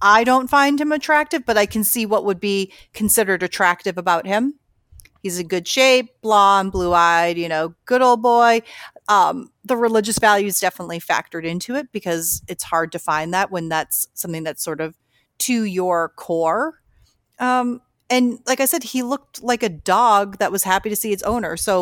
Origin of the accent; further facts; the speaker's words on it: Boston, Massachusetts, United States; I am from the Boston area. We couldn't tell … Couldn't. I don't have that thick of an accent. It slips out here and there.